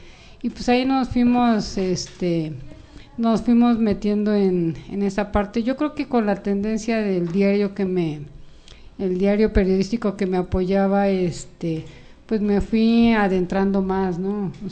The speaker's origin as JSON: {"language": "Spanish", "region": "Mexico City", "country": "Mexico", "tie": "born or raised there", "said": "yo viví algunos años en mi etapa de mi niñez y mi adolescencia en los Dinamos. Ajá. De ahí, bueno, nos trasladan a otros lugares donde actualmente vivo, que es igual en Magdalena Contreras."}